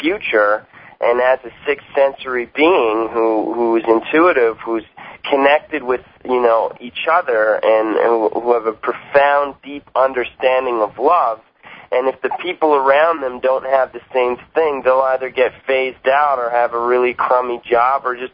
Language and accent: English; Calgary, Alberta, Canada; I'm from Calgary, Alberta. I'm from Canada, and if anyone knows, it's just a really it's not a small city